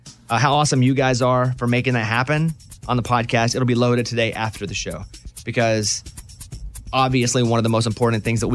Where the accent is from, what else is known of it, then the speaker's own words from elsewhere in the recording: Arkansas, United States; accent: Southern; Arkansas, being from the South, I say veteran because that is an accented version of, I guess, veteran.